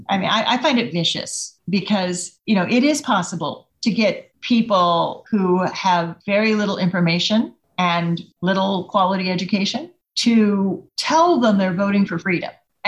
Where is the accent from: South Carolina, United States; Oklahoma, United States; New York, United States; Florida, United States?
Oklahoma, United States; like my home state of Oklahoma, they've been neglected by the Democrats and by the major news media